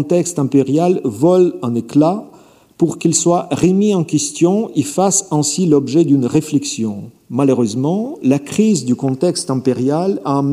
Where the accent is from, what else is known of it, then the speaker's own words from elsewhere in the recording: Kyiv, Kyiv City, Ukraine; de nombreux aspects de ma ville natale, de la ville où je suis né et vécu plus d'un demi-siècle.